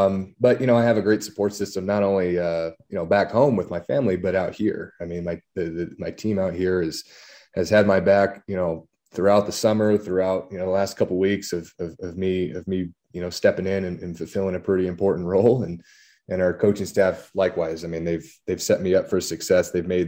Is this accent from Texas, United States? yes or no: no; La Habra, California, United States; I'm from La Habra, California, down in Southern California.